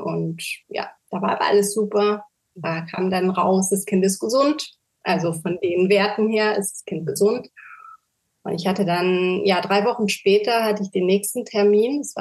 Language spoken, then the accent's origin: German; Luxembourg; ich bin 36 Jahre alt, ich komme aus Luxemburg